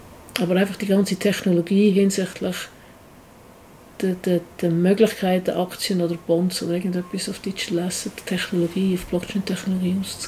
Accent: Switzerland; Für uns als Schweizer, glaube ich, weil wir kriegen den Lohn in Schweizer Franken, zahlen in Schweizer Franken

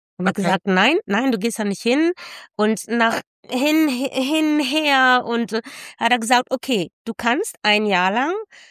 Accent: Germany; Also ich bin dann natürlich in Deutschland geboren, Kindergarten, Grundschule, Gymnasium, aber wir sind immer nach Spanien in den Osterferien, Sommerferien, Weihnachtsferien.

